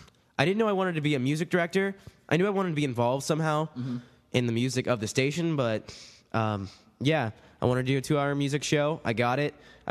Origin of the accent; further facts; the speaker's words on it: Greenbrae, California, United States; born there; I was born in Marin, by the way. Marin County, Green Brae, California.